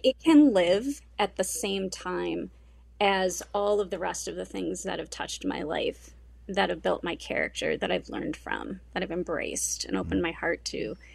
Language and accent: English; Midwest, United States; And I had an incredibly tight relationship with my church family and community growing up in the Midwest as a Lutheran and in a pretty conservative community.